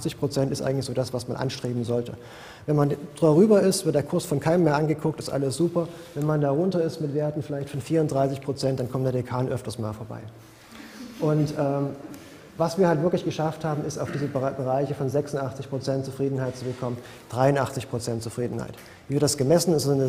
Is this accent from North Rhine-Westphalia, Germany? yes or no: no; Saxony, Germany; Vielleicht hört man es auch so ein bisschen, ich komme aus Sachsen